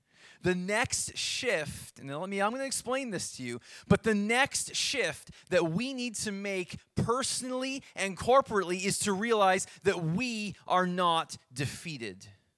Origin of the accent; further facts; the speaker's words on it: Yarmouth, Nova Scotia, Canada; But I remember when I was growing up in Yarmouth, we had Acadian Lines bus service.